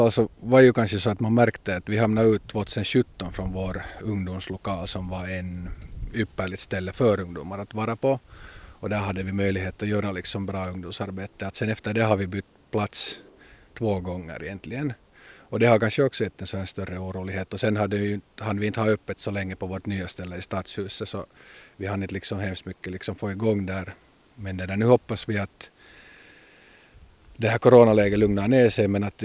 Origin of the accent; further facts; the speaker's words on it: Kauniainen, Uusimaa, Finland; Och jag är själv uppvuxen i Grankulla och det där.